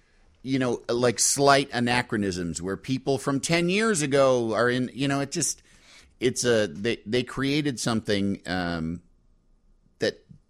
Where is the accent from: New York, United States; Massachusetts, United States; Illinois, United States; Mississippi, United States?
Illinois, United States; Yorkville; I grew up in Yorkville, out on the East West Tollway. And I started at U of I. Ended up at Columbia College here in the city